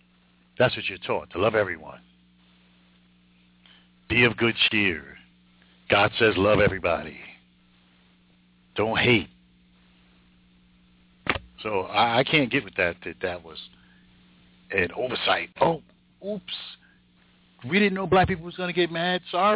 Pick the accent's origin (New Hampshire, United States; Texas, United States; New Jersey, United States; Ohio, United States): New Jersey, United States; Jersey City; I mean, I grew up in Jersey City, born and raised in Jersey City.